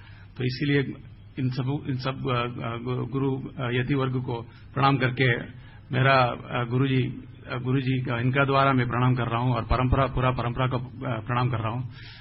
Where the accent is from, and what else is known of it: South India, India; Hindi is a second language